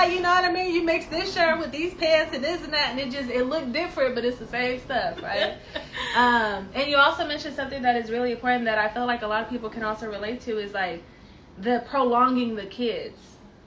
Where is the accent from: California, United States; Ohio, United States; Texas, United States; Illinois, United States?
California, United States; Oakland; because we grew up in Oakland and we went to Fremont High School